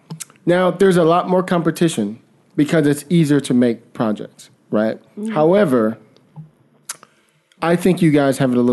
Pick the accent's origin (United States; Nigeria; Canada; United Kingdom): United States; San Francisco, California; because I came from San Francisco, I used to always sit at coffee shops.